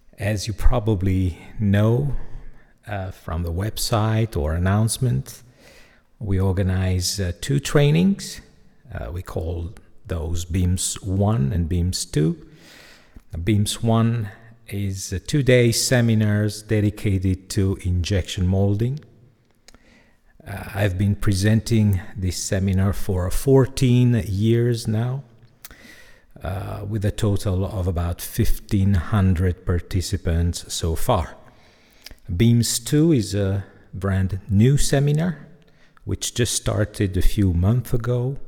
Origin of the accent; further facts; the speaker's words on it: Italy; English is a second language; now in Belgium; English is my third language. I'm Italian and I live in Belgium, where I speak French every day and with the family. So English is my third language.